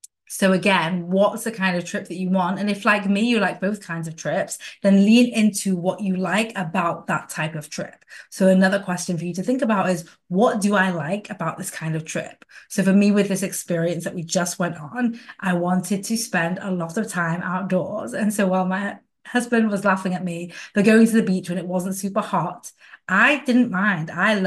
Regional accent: Manchester, North West England, United Kingdom; I am inviting you to come to my hometown of Manchester this September.

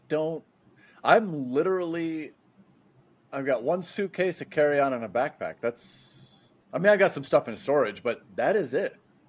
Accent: United States; you know, I'm American.

